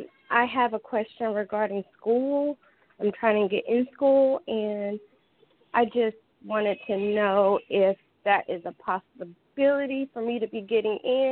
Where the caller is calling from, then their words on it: North Carolina, United States; I'm from North Carolina.